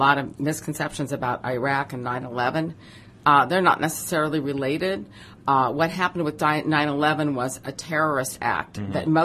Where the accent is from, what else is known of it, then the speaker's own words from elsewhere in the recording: Dayton, Ohio, United States; when I was a kid growing up in Dayton, Ohio, my father and I had these huge arguments